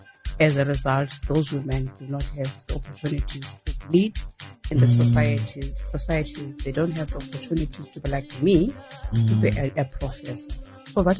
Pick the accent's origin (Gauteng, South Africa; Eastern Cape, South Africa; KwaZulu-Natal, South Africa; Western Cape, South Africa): Eastern Cape, South Africa; born there; I've got two surnames. I was born in the Eastern Cape, former Transkei.